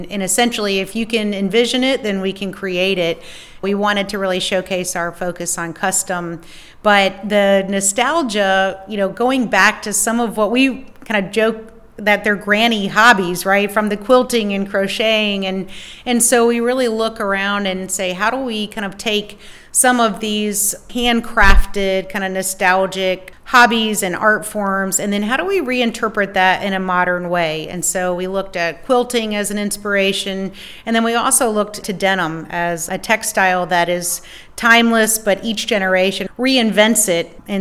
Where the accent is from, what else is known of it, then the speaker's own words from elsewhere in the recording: Spartanburg, South Carolina, United States; And in my hometown of Spartanburg, so I actually grew up where Milliken was founded and knew the company.